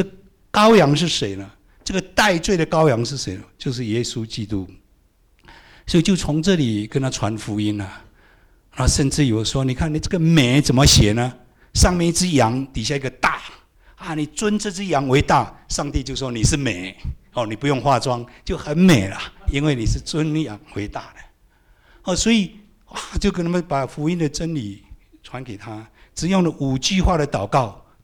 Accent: Taiwan; moved away as an adult; also born or lived in United States; 我三十岁以前是从小出生在台湾，从来没有去过礼拜堂，也没有听过完整的福音，不认识主。三十一岁在美国信主蒙恩得救了

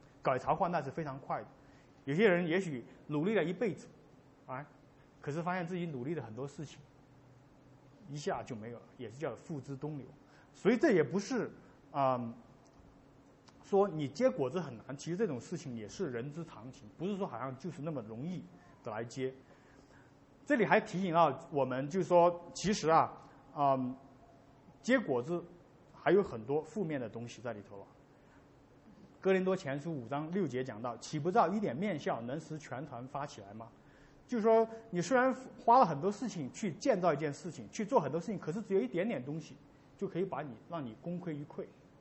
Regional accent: China; 我们中国人特别也会讲这种话

